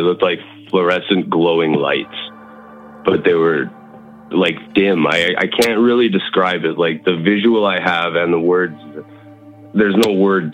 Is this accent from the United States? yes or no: no; Manitoba, Canada; I'm from Manitoba.